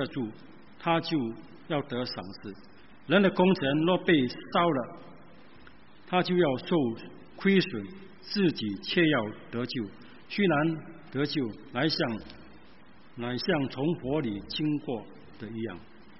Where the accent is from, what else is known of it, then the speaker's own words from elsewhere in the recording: Singapore; 可见我们新加坡人真的身在福中不知福